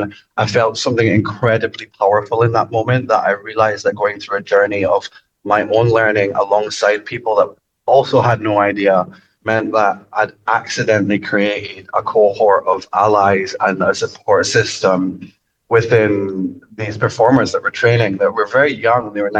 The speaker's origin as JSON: {"language": "English", "town": "Edinburgh", "region": "Scotland", "country": "United Kingdom", "tie": "born or raised there", "said": "And I took it to Edinburgh Fringe, my hometown, and it did wonderfully well."}